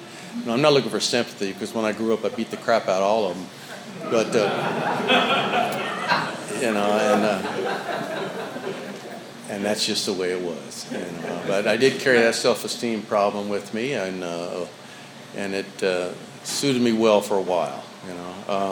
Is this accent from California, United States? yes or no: no; San Antonio, Texas, United States; And I was raised in Texas, you know, in San Antonio, and I didn't have any alcoholism in my family that I knew of.